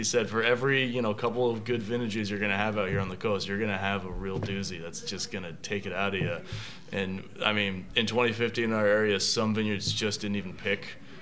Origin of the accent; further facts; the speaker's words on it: Sonoma, California, United States; Well, growing up in Sonoma, you're always